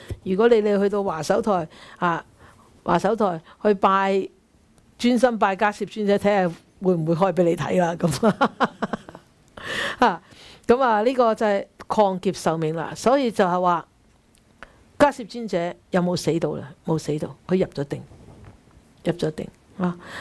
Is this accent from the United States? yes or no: no; Guangdong, China; 我們廣東人神神地的